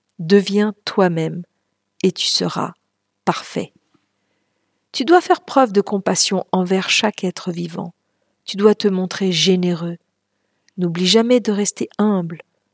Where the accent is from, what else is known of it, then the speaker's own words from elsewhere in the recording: United States; first language Lakota; French is a second language; Elle nous racontait tout ça en Lakota, ma langue maternelle, la langue de ma tribu.